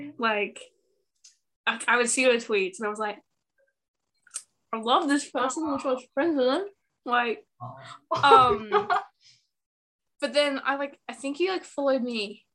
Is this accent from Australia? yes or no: yes; Australia; I wish I could be there, but I can't, obviously, because I'm Australian.